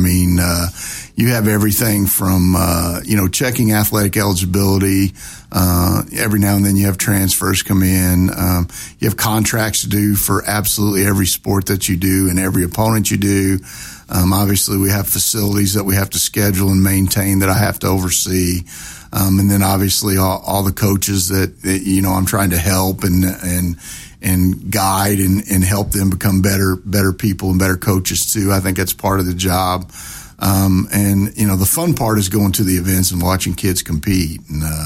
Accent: Huntingburg, Indiana, United States; But missing Southern Indiana, where we grew up, my wife's from Jasper, myself growing up in Huntingburg

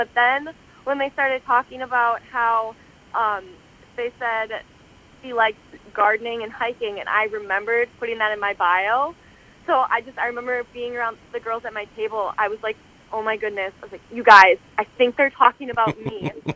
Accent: Plainview, Minnesota, United States; Okay. So I'm from Plainview, Minnesota. It's a very small town. We have 3,000 people. I live outside of Plainview on my family's dairy farm.

